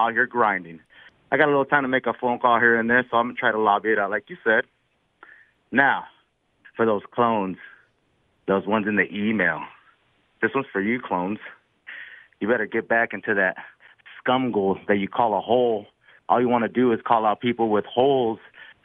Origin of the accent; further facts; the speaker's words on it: Paramount, California, United States; now in Phoenix, United States; A little guy out in Phoenix who was born and raised in Paramount, California, could hopefully one day go rack to rack.